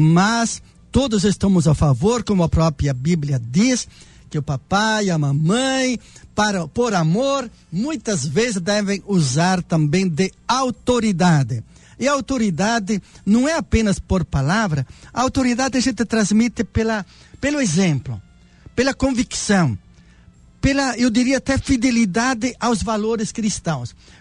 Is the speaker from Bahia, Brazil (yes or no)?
no; Rio Grande do Sul, Brazil; now in Dourados, Brazil; eu quando morava lá no Rio Grande do Sul, sou gaúcho, né? Torço para o Internacional, sou gaúcho.